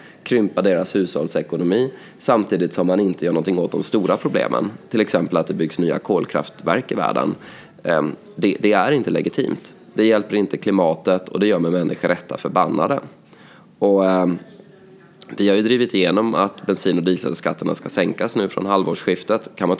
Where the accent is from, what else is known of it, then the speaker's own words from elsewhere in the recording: Småland, Sweden; bruket i mina hemtrakter i Småland till exempel, kanske har lagt ner